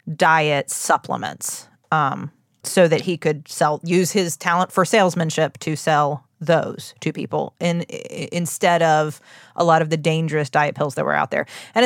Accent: Huntington, United States; There's lots of pseudoscience, but not all of them show up in my hometown.

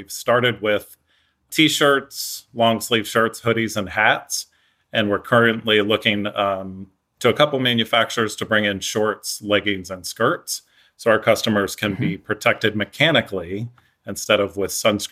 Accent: Florida, United States; I grew up in Florida as a competitive tennis player, played college

